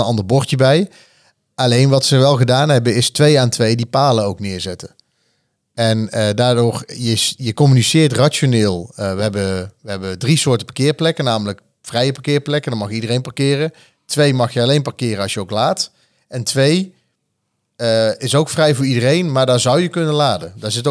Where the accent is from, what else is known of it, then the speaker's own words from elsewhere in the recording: Germany; Dutch is a second language; Nee, in Duitsland, waar ik ben opgegroeid, daar kunnen mensen ook gewoon auto rijden.